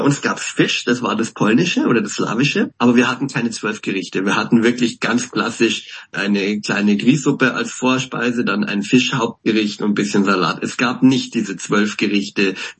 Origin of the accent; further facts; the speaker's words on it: Bavaria, Germany; born there; Und als sie fertig waren, Polen zu sein, sind sie nach Bayern gekommen, wo ich dann erst geboren wurde